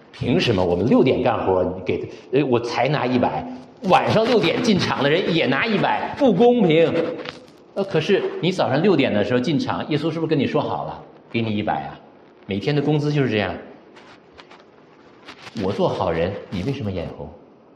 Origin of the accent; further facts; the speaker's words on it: China; 我们中国人对这个状态很熟的对吧